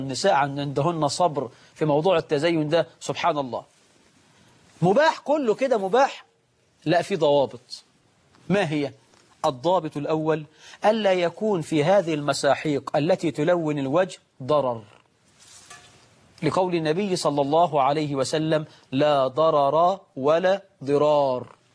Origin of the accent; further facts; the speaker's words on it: Egypt; طبعا النهاردة نقول الشباب عندنا في مصر أولم ولو بعصفورة